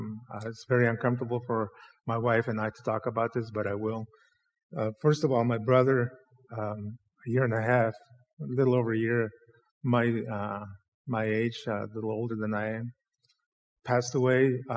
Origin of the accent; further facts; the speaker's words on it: Mexico; also born or lived in Texas, United States; now in Idaho, United States; That's why he's my friend. But I grew up in Mexico. We lived there 12 years of my life. I moved to the States, and I've been in Idaho since 71.